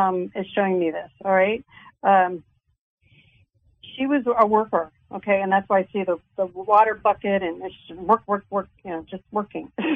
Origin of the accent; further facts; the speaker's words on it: Ohio, United States; I grew up in Ohio, so I kind of know that older farmhouse-looking thing in the Midwest.